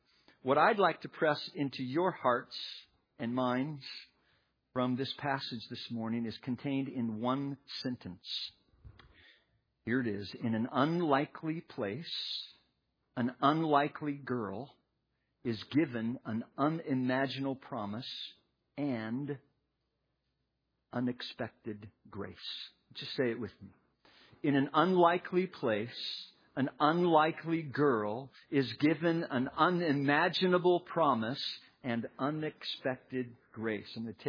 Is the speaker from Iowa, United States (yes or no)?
yes; Des Moines, Iowa, United States; I'm from Des Moines.